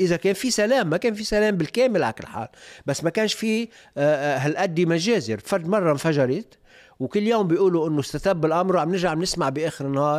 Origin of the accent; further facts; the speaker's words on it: Lebanon; وحتى بالبشاعات اللي ارتكبناها ضد بعضنا كلبنانيين